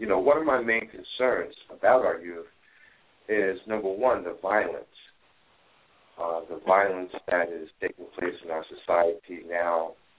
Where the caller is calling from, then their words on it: Elizabeth, New Jersey, United States; I'm from the Elizabeth, New Jersey area.